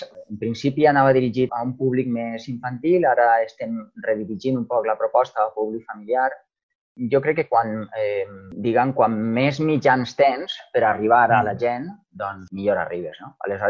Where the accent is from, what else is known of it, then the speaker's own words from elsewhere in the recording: Alcoy, Valencian Community, Spain; diem que som d'Alcoi i de pobles menys importants.